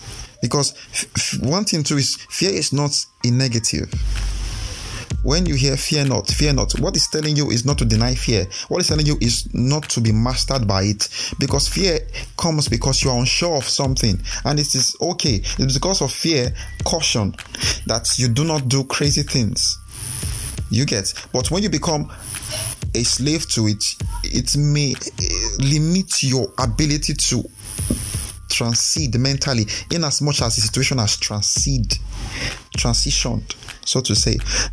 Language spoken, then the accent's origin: English; Edo, Nigeria; Yes, I'm from Edo State.